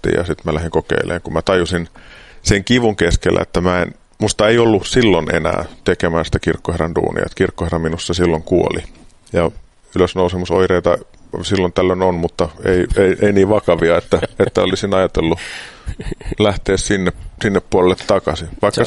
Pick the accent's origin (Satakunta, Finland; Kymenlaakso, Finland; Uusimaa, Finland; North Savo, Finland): Uusimaa, Finland; Vantaa; Mä synnyin Helsingin maalaiskunnassa, joka tunnetaan nykyisin Vantaan kaupunkina. Ja siellä Mikkolan puiston vieressä oli vuokrattu omakotitalo, niin sinne mut tuotiin Helsingistä jostakin synnytyslaitokselta.